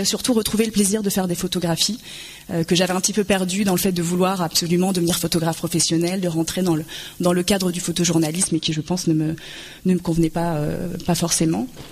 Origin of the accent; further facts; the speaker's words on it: Normandy, France; Moi, à la base, je suis normande, donc voilà, c'était la capitale.